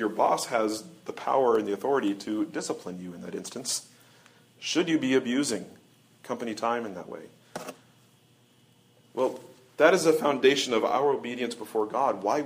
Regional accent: Midwest, United States; I grew up in the Midwest Presbytery of the RPCNA

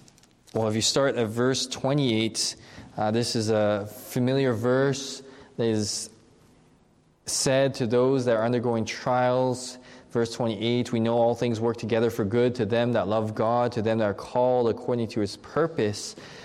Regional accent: Canada; So if I drive down to the U.S. border and I cross it and I go into the States, as a Canadian citizen, I am an alien to them. It's a reminder to me that my home is back in Canada.

